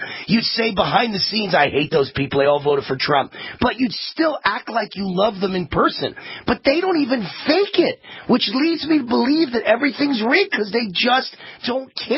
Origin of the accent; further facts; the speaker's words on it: Mount Vernon, New York, United States; born there; I was actually born at Mount Vernon Hospital in Mount Vernon, New York